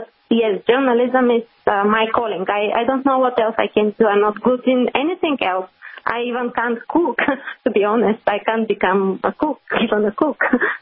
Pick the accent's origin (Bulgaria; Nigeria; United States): Bulgaria; Sofia, Sofia City; No, I'm from Sofia. This is the capital of Bulgaria.